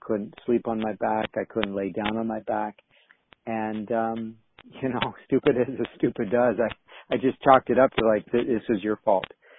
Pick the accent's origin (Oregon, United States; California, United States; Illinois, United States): Oregon, United States; Portland; now in Corbett, United States; I'm from Portland, Oregon, or actually we live in Corbett.